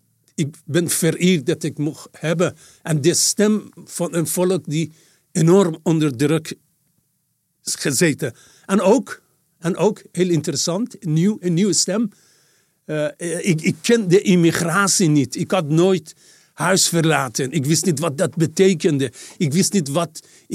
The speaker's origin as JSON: {"language": "Dutch", "town": "Farahan", "region": "Markazi", "country": "Iran", "said": "En Farahani is de plek waar ik vandaan kom."}